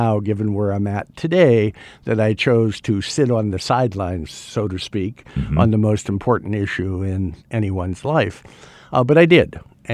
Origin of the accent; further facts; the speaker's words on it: Pittsburgh, Pennsylvania, United States; Well, I was raised in the Pittsburgh, Pennsylvania area. My family and I were members of the Serbian Eastern Orthodox Church.